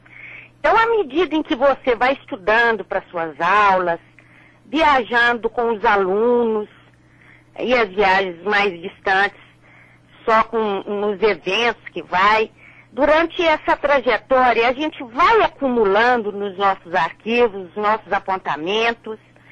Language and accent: Portuguese; Minas Gerais, Brazil; born there; Eu nasci no Triângulo Mineiro, uma área agrícola, basicamente, no meio de gente simples.